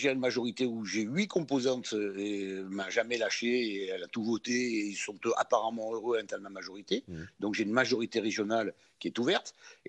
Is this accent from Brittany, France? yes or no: no; Marseille, Provence-Alpes-Côte d'Azur, France; Je suis un Marseillais, j'aime ma ville